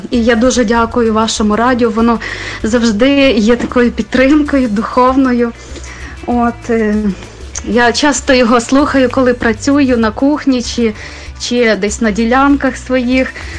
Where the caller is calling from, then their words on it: Khmelnytskyi Oblast, Ukraine; я із Хмельниччини.